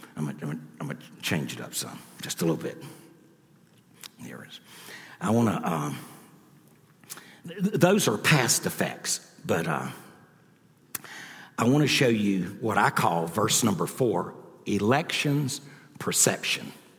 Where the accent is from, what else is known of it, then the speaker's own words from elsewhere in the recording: United States; And see, I'm an American Indian. A black man can't preach good till he gets happy. White men don't preach good till they get mad. And I'm an Indian.